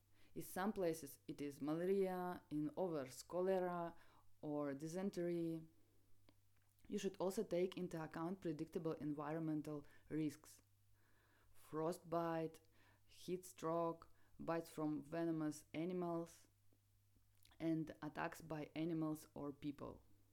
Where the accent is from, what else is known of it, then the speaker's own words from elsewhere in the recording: Leningrad Oblast, Russia; I grew up in the Leningrad region, as did my mother from the small Finno-Ugric ethnic group known as the Veps.